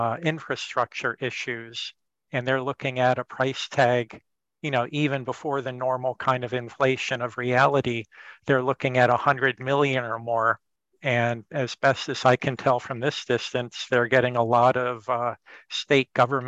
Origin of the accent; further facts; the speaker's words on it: Mississippi, United States; I grew up just outside of Jackson and still have family there.